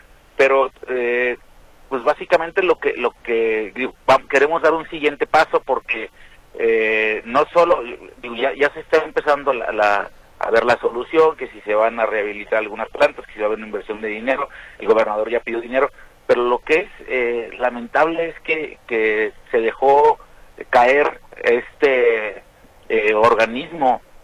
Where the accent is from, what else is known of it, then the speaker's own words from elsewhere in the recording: Guadalajara, Jalisco, Mexico; somos ciudadanos de Guadalajara y vivimos todas las situaciones